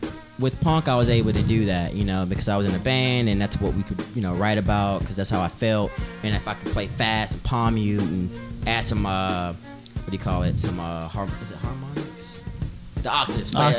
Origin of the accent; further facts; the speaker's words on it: North Carolina, United States; because I'm from North Carolina, so when I moved out here